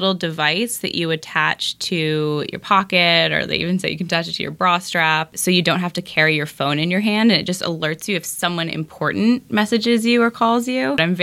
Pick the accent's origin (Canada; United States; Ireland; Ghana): United States; Washington, District of Columbia; now in Los Angeles, United States; I'm from D.C. Okay. originally. And I came out for business school at UCLA, and, you know, I got stuck.